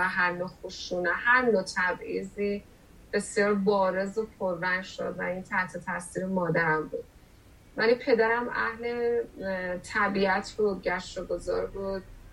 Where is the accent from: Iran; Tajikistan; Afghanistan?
Iran; Tehran, Tehran Province; من زاده تهرانم و خب زندگی شهری روی بافت فکری من خیلی تأثیر داشت